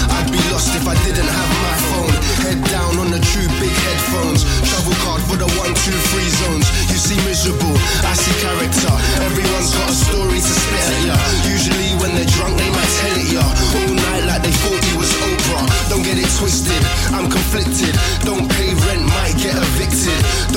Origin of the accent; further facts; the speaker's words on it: London, United Kingdom; I'm a Londoner, half polite, half pit bull terrier.